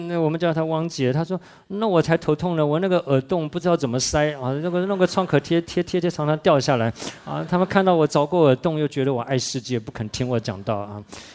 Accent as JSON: {"language": "Chinese", "region": "Shandong", "country": "China", "said": "我说我是山东人"}